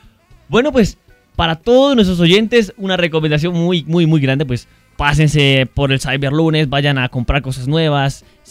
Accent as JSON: {"language": "Spanish", "country": "Colombia", "said": "nosotros que somos colombianos aficionados al fútbol"}